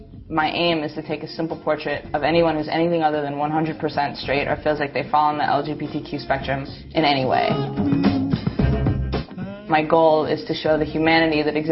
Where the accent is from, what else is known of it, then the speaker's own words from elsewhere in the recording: New York City, New York, United States; I'm an artist born and raised in New York City.